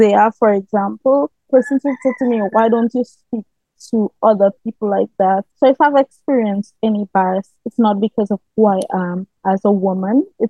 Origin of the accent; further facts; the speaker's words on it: Dominica; More specifically, my home country, Dominica, the constitution does exclude persons with disabilities in certain aspects.